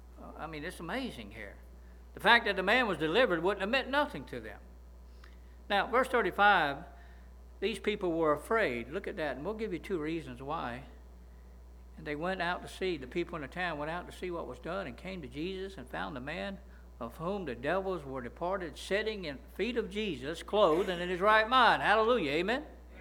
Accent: Pavo, Georgia, United States; I mean, I'm from Pavo, but I can add that up, right?

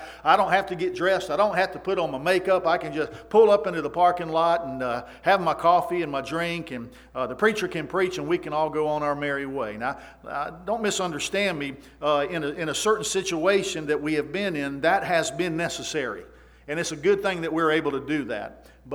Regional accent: the South, United States; I'm from the South.

